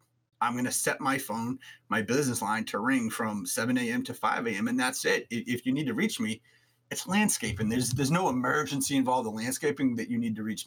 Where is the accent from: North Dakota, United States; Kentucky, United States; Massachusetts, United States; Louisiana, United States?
Massachusetts, United States; Boston; So like I said in the last episode, so I grew up in Boston and I grew up in like an area and around people that, I don't know if I'm ever saying this, like you brushed everything under the rug